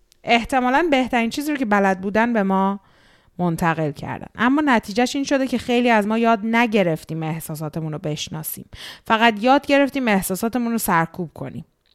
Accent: Iran; moved away; وقتی که شما به غرب مهاجرت میکنین، من اینو هم خودم تجربه کردم توی 16 سالی که خارج از ایران زندگی میکنم

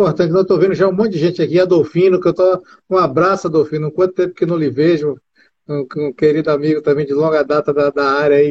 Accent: São Paulo, Brazil; now in Bahia, Brazil; Eu sou paulista na Bahia há muitos anos

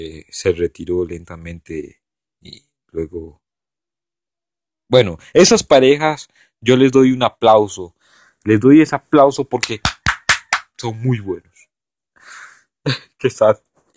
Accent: Costa Rica; Sí, y yo soy tico, pero no sé por qué dije hermanos.

